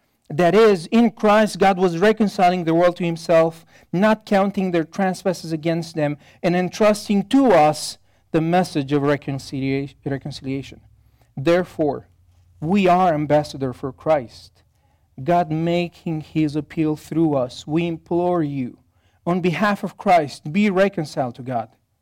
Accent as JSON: {"language": "English", "country": "Romania", "tie": "born there", "second_language": "English", "said": "no, I'm not from Texas. I was born in Romania in a communist time."}